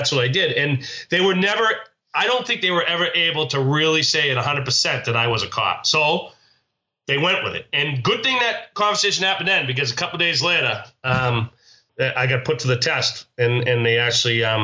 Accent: Newton, Massachusetts, United States; I grew up in Newton. She grew up in Brookline.

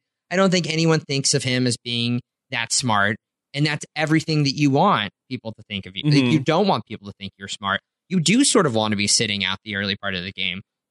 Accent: Edmond, Oklahoma, United States; Like, I grew up in Edmond, Oklahoma, which is nowhere near as remote of whatever, you know, part of Kentucky he's from.

